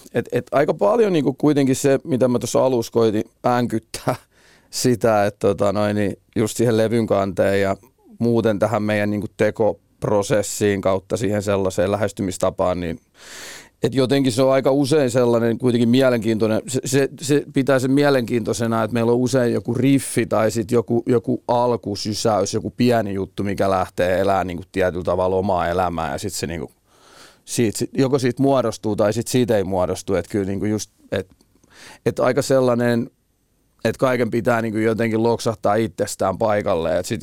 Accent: Turku, Southwest Finland, Finland; now in Tampere, Finland; Kun mä asun Tampereella ja mä oon Turusta alun perin kotoisin

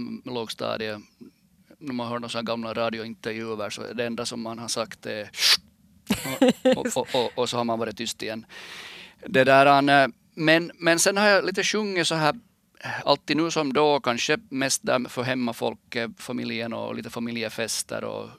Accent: Österby, Sweden; lite speciell uppväxt när man har bott mer på en bensinstation än hemma i Österby som vi bodde då.

